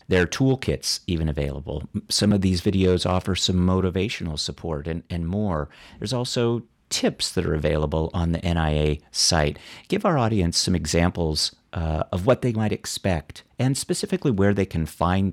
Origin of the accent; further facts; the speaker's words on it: Daly City, California, United States; born there; I was born in Daly City. So Daly City.